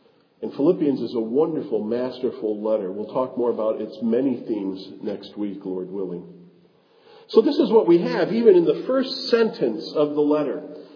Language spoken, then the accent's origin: English; Middleton, Wisconsin, United States; Whereas growing up in Middleton, Wisconsin, you rarely ran into a con man.